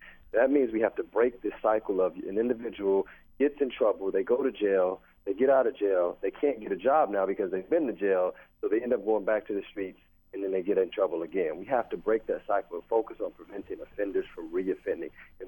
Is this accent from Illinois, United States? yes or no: yes; Chicago, Illinois, United States; I'm originally from Chicago, which is a city that has led the country in violence for several years now